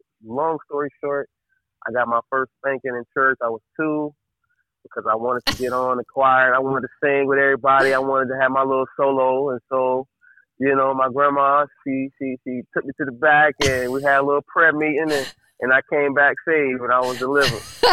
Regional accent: Raleigh, North Carolina, United States; also born or lived in Kingsville; now in Charlotte, United States; I was raised most of my life in Raleigh, North Carolina.

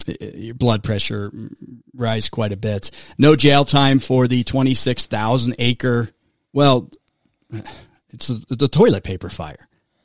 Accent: New York, United States; now in Arizona, United States; I came from New York originally.

